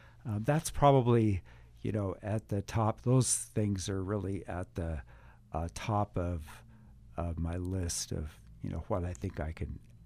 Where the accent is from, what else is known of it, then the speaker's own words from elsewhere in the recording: Roseburg, Oregon, United States; I was born and raised in Roseburg and went through the public schools in Joe Lane and Roseburg High School. And then after college, I returned here and worked in family business up through my entire career.